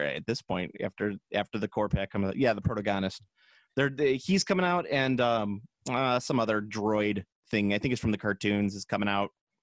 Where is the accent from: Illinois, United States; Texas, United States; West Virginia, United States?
Illinois, United States; Chicago; I'm from Chicago. I love deep dish, but it's definitely a casserole.